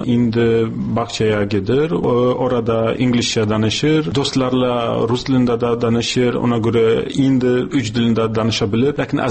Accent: Kazakhstan; accent: Kazakh; Azerbaijani is a second language; Ona görə Azərbaycan dili mənim üçün biraz yaxındır. Aksentim mən bilirəm biraz qobuddur. Çünki Qazaq dili biraz qobud dilidir.

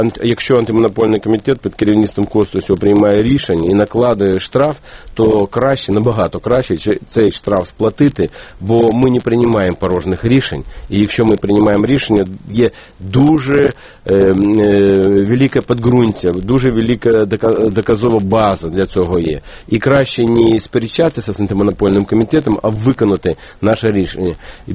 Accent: Odesa, Odesa Oblast, Ukraine; Одеса – це моє рідне місто, і я там буваю дуже часто.

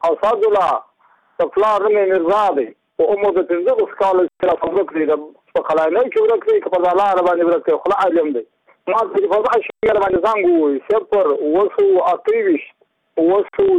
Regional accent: Muqur, Badghis, Afghanistan; زه په خپل د بادغیس له ولایت یم، د مقر د ولسوالۍ یم.

